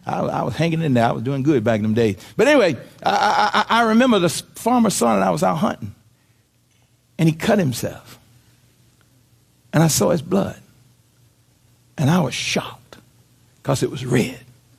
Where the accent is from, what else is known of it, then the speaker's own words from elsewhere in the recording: Kissimmee, Florida, United States; born there; I was born in Kissimmee, Florida. Kissimmee, Florida was segregated when I was born down there.